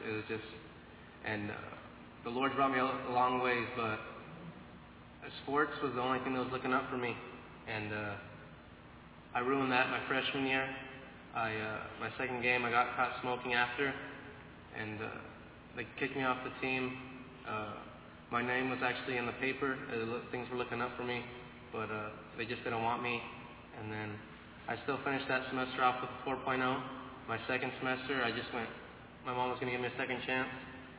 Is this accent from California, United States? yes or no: yes; California, United States; I'm 16 from California.